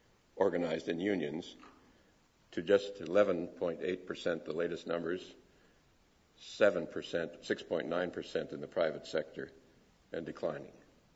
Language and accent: English; Wisconsin, United States; I was brought up in Wisconsin working for liberal congressmen and senators